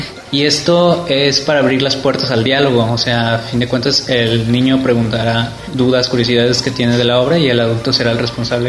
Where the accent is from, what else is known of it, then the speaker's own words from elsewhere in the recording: Guadalajara, Jalisco, Mexico; Yo vengo de Guadalajara.